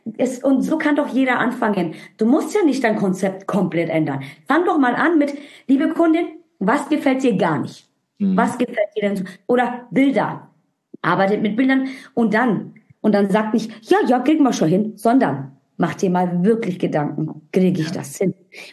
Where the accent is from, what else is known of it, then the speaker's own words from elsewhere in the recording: Turkey; Ich bin Südländerin, ich komme aus der Türkei, also ich habe türkisches Blut.